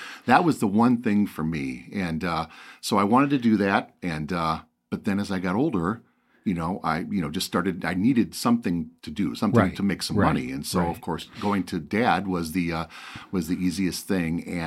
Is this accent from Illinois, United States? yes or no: yes; Sherrard, Illinois, United States; We grew up out in Sherrard.